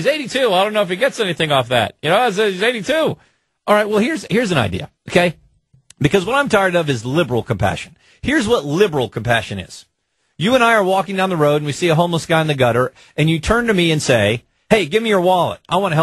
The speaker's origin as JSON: {"language": "English", "country": "United States", "said": "I want the Italian food, and I'm from America."}